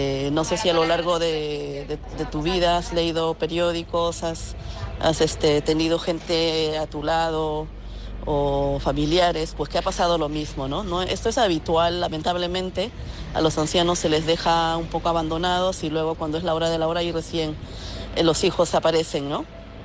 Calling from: Madrid, Community of Madrid, Spain; de Madrid.

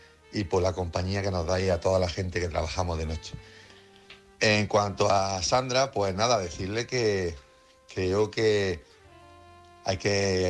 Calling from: Jaén, Andalusia, Spain

